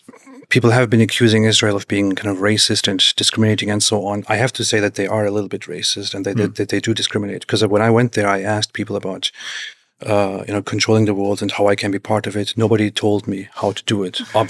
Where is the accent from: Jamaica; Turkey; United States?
Turkey; I grew up in... I lived in Turkey. I'm from the Turkish culture.